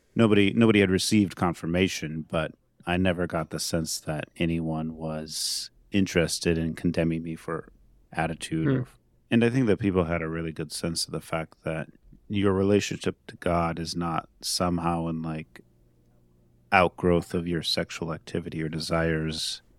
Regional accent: Minnesota, United States; Yeah, so I'm from the Midwest, from the Twin Cities area broadly.

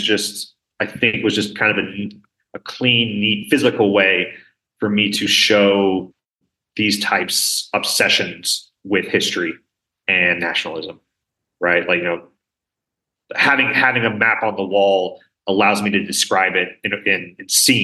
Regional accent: Nevada, United States; I'm originally from Nevada, and the state really was built up by folks, veterans and civilians from the Civil War that were looking to start a new life.

